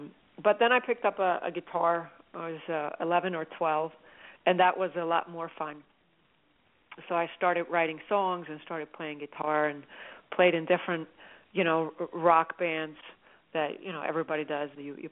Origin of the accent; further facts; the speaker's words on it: Sweden; English is a second language; Maybe that comes from growing up in Sweden, because that's what you hear.